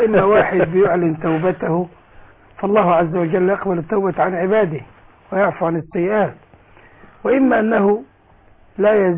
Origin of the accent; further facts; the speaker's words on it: Egypt; نحن مسلمون ونحن أبناء مصر